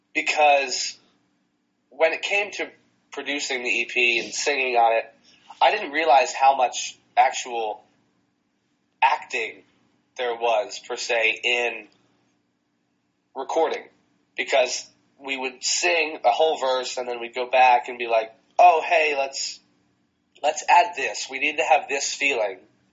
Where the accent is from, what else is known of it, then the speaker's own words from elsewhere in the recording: New Jersey, United States; Because I'm from New Jersey, and I did the whole theater.